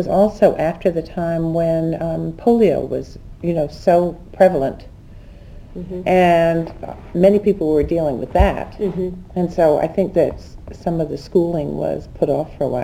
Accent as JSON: {"language": "English", "town": "Pittsfield", "region": "Massachusetts", "country": "United States", "tie": "born there", "said": "I was born in Pittsfield, Massachusetts in 1934."}